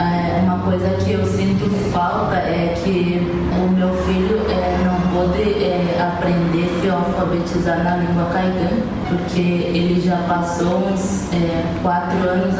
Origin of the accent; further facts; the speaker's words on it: Brazil; first language Kaingang; Portuguese is a second language; eu falo a minha língua materna, que é a língua caigangue.